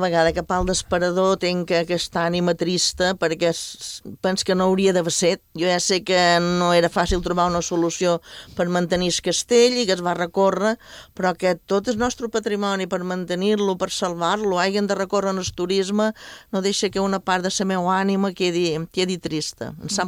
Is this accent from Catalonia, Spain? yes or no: no; Ibiza, Balearic Islands, Spain; Jo penso que així com a mínim com a eivissencs o com a eivissenca em sentiria